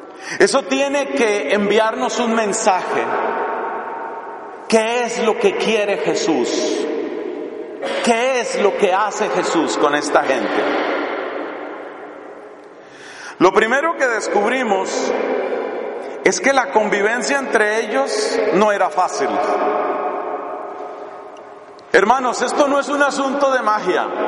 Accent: Colombia; Hablaban un poco como nuestros costeños en Colombia.

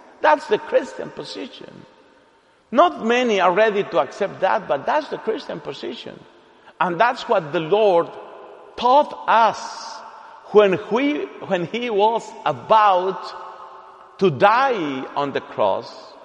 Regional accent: Colombia; In my country, I am from Colombia, South America.

